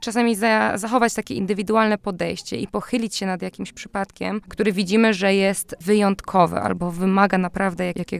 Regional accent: Warsaw, Masovian Voivodeship, Poland; bo jestem po prostu z Warszawy

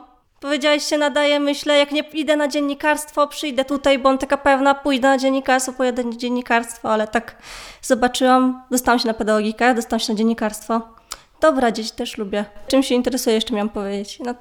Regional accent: Suwałki, Podlaskie Voivodeship, Poland; pochodzę z Suwałk, studiuję pedagogikę przedszkolną i wczesnoszkolną.

